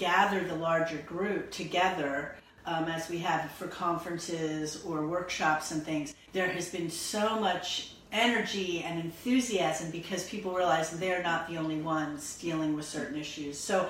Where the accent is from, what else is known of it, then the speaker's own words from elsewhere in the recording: Absecon, New Jersey, United States; I grew up in Absecon in the South Jersey area